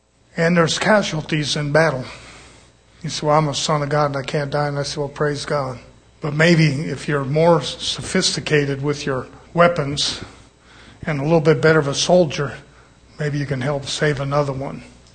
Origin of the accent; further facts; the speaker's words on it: United States; I'm an American. I raised up the same way.